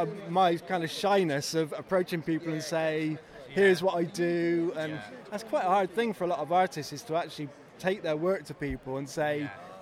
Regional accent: Bristol, South West England, United Kingdom; I'm from the Bristol area

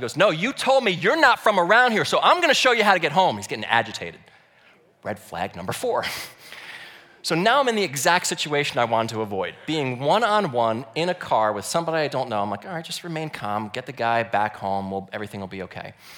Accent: New Jersey, United States; I said, no, I'm from New Jersey. I moved here.

